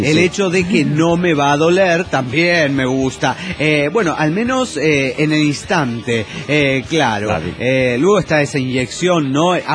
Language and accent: Spanish; Santa Fe, Argentina; de Santa Fe, Argentina.